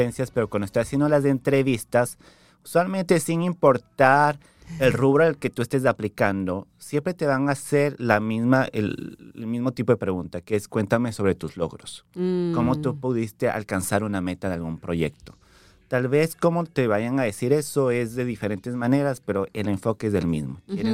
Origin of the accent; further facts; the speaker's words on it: Quito, Pichincha, Ecuador; now in Miami, United States; Bueno, soy originalmente de Quito, Ecuador, vivo aquí en Miami ya como hace 8 años